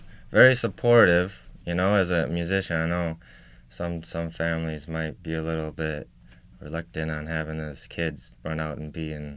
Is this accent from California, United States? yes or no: no; New York, United States; My mother and my sister live in Pittsburgh, but I'm actually from the Finger Lakes region of New York.